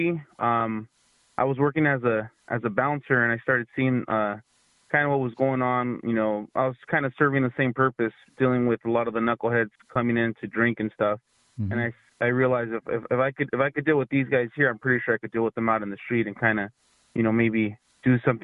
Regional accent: Whittier, California, United States; So I grew up in unincorporated Whittier, went to Pioneer High School, and I was a cradle Catholic.

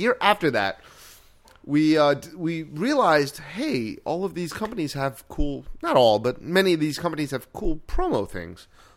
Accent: New York, United States; I mean, we're from New York, so we know what good food tastes like

